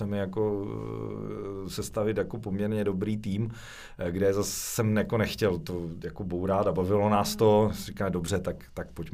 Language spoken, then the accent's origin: Czech; Moravian-Silesian Region, Czechia; protože pocházím z Beskyd, kousek od Kopřivnice